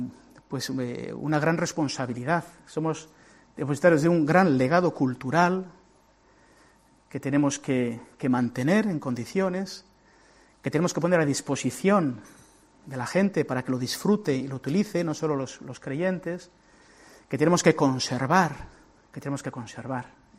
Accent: Guernica, Basque Country, Spain; Piensen en la parroquia de sus pueblos, el de mi pueblo, Guernica.

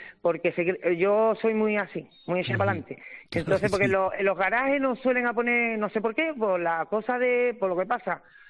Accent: Cádiz, Andalusia, Spain; now in Leganés, Spain; Soy de Cai.

